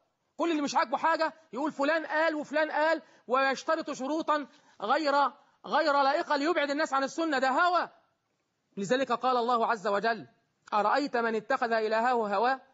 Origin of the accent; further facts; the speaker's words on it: Egypt; وكل هذه الجبال عندنا في مصر